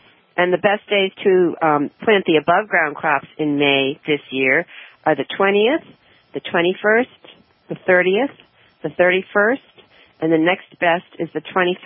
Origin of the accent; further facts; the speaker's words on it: Nashua, New Hampshire, United States; now in Elmstead, United States; I was born in Nashua, though. I grew